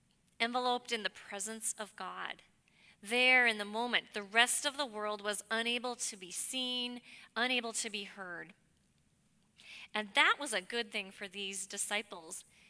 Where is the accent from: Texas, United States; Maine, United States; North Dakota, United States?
North Dakota, United States; you know where I grew up in North Dakota, there wasn't a lot of water, certainly not standing water.